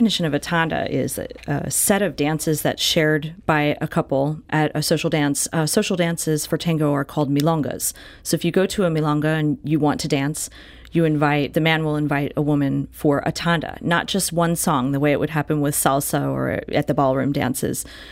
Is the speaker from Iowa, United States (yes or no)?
no; Philadelphia, Pennsylvania, United States; also born or lived in Buffalo, New York; I was in Buffalo, New York before this. I'm from Philadelphia.